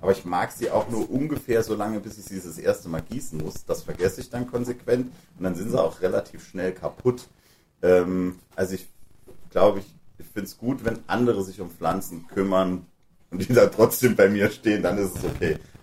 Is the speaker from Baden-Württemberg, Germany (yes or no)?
no; Saarland, Germany; Obwohl das bei uns im Saarland auch, also Fasching, ein Riesending ist.